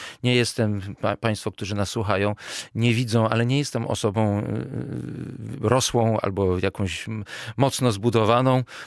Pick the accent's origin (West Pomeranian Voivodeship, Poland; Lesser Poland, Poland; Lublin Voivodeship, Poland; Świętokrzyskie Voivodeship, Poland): Lesser Poland, Poland; Kraków; A ja jestem jednak z Krakowa.